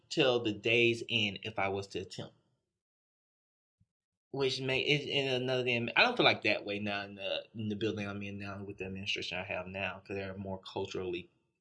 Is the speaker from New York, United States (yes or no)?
no; Utica, Mississippi, United States; I showed the trailer I grew up in Utica, Mississippi.